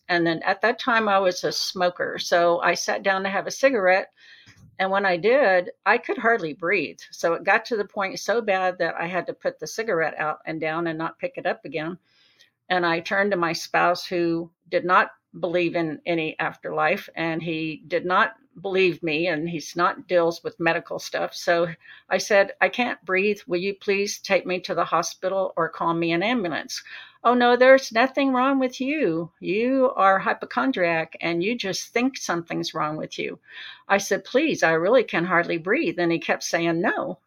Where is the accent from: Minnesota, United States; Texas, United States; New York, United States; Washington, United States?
Texas, United States; Galveston; Yes, I'm from Galveston, Texas. I was raised as a strict Irish Catholic growing up